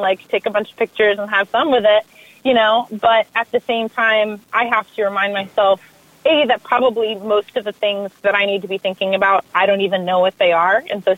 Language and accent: English; Southeast, United States; I mean, I'm from the Southeast, so, you know, surrounded by old tobacco fields